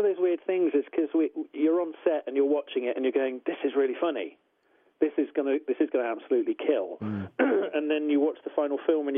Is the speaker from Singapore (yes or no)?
no; United Kingdom; Honestly, when you're on a film like this, you're as a British puppeteer, you're essentially background talent.